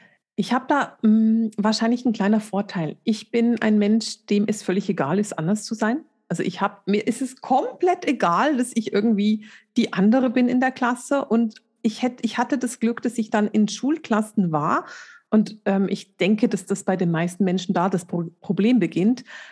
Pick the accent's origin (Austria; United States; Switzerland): Switzerland; weil ich bin in der Schweiz aufgewachsen. Ich bin Schweizerin